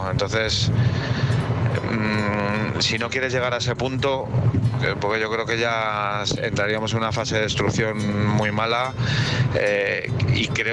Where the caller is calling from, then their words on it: Madrid, Community of Madrid, Spain; de Madrid.